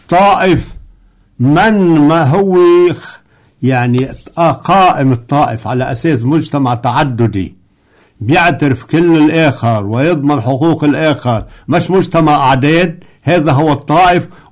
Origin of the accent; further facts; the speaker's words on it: Lebanon; أنا لبناني